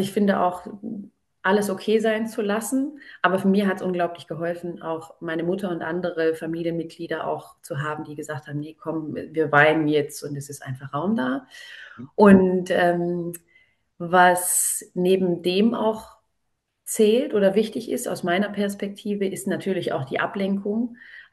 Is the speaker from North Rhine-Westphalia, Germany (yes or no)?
no; Baden-Württemberg, Germany; Also ich bin in Baden-Württemberg groß geworden, da ist quasi, ich bin katholisch erzogen worden